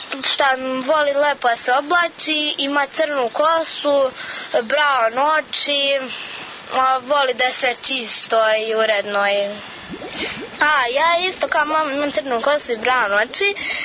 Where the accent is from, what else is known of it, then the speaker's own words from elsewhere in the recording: Gornji Milanovac, Šumadija and Western Serbia, Serbia; imam 12 godina, dolazim iz Gornjeg Milanovca